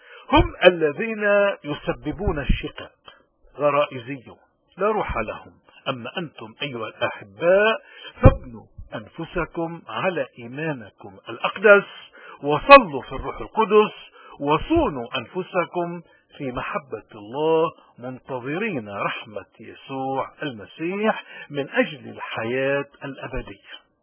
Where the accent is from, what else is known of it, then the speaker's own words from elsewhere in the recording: Lebanon; من هون نحن اليوم خصوصا كلبنانيين عم نمر بأزمات